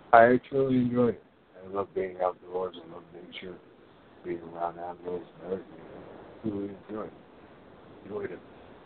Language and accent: English; Brooklyn, New York, United States; I was raised in Brooklyn mostly. I moved there when I was 9 years old. I grew up there. I was raised there, educated there.